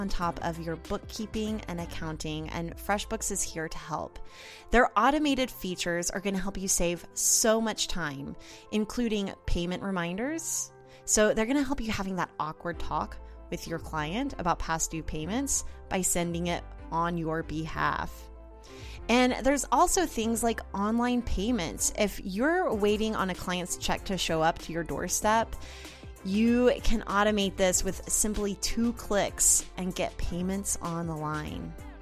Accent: Oklahoma City, Oklahoma, United States; It's so funny because a lot of people don't know that I'm from Oklahoma City.

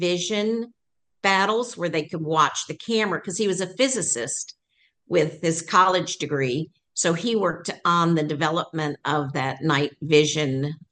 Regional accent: Atlanta, Georgia, United States; accent: Southern; also born or lived in Florida; I think I got that Southern accent when we moved to Atlanta and I was in, 7 or 8 years old. So I grew up in Atlanta.

